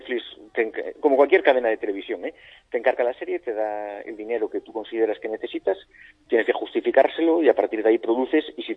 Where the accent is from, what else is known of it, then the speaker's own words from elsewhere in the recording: Galicia, Spain; soy gallego, pero un mal gallego.